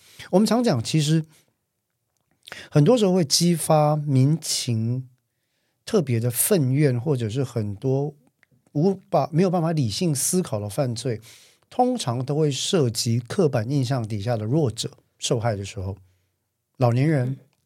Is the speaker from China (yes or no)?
no; Taiwan; 我们台湾人就常觉得台湾治安很差嘛